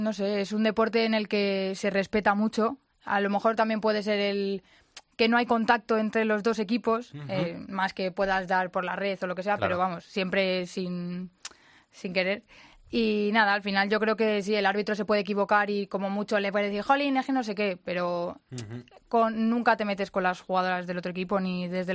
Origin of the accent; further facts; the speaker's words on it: Galapagar, Community of Madrid, Spain; Yo empecé jugando en Villalba, bueno, en Galapagar, en mi pueblo, y me fui a Villalba